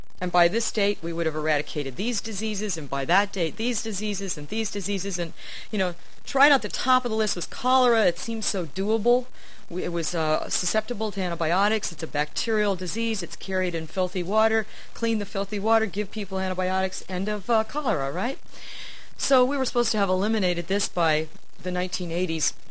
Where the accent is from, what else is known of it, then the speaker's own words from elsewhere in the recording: New York City, New York, United States; my hometown, New York City, where we have our own lovely little pandemic underway